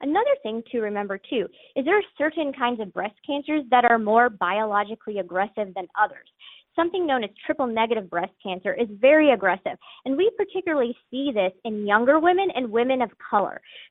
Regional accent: Chillicothe, Missouri, United States; also born or lived in Boston, United States; I used to practice in Boston, Massachusetts. I came back to practice in the area in 2018. I'm originally from the area. I'm from Chillicothe, Missouri.

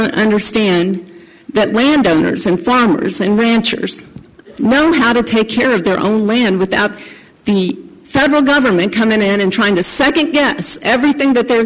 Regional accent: Rolla, Missouri, United States; I'm from Rolla, and we have a saying down there that if it can't be grown, it has to be mined.

